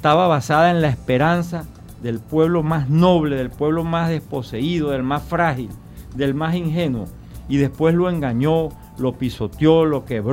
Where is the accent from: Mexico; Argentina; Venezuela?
Venezuela; Como venezolanos no tenemos otra opción.